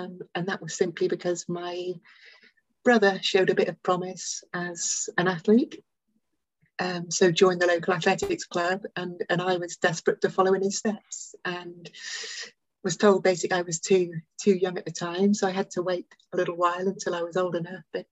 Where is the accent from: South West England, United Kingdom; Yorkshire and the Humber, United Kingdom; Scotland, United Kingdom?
South West England, United Kingdom; Brixham; So I grew up in Brixham, which is about 25 minutes away from where I now live. So I grew up in Devon, spent my childhood here, and then went off to Birmingham.